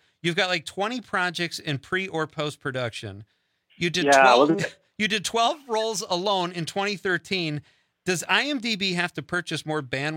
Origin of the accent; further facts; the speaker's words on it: Marinette, Wisconsin, United States; You were in my hometown of Marinette.